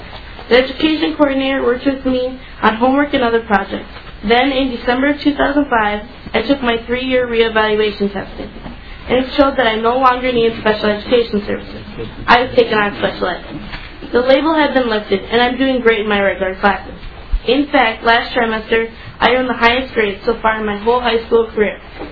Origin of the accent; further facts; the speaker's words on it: St. Cloud, Minnesota, United States; I'm from St. Cloud.